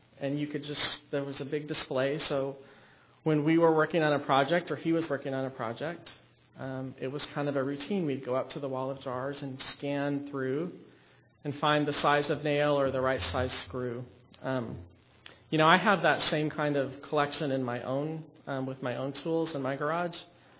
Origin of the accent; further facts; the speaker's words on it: Albuquerque, New Mexico, United States; the house where I grew up in Albuquerque.